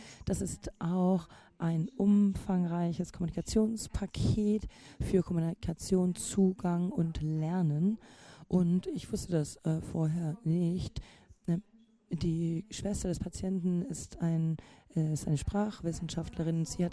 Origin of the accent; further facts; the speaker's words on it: Belgium; ich komme ja aus Belgien